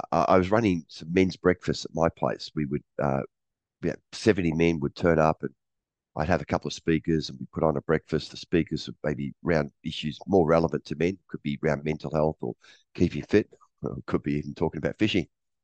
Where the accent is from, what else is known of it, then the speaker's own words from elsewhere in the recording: Sydney, New South Wales, Australia; I'm from Sydney in Australia.